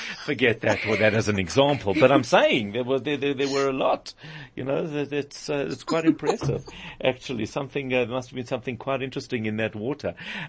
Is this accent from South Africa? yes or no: yes; South Africa; certainly for me as a South African